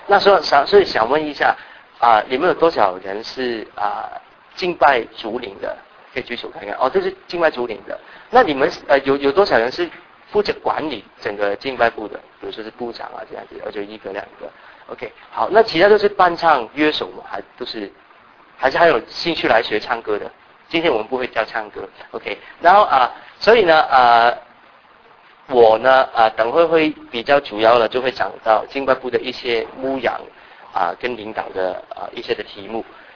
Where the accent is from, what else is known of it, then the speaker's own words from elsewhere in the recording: Hong Kong; Chinese is a second language; 那我的普通话是因为我是从香港来的